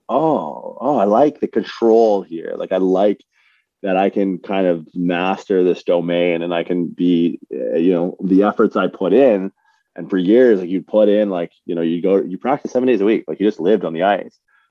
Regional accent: Windsor, Ontario, Canada; it's the single most impactful thing on me as a person as growing up in Windsor.

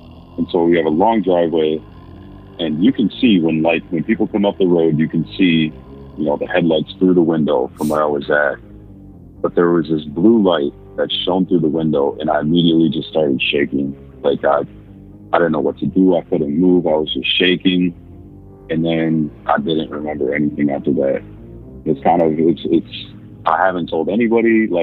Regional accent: Minnesota, United States; I'm from Minnesota.

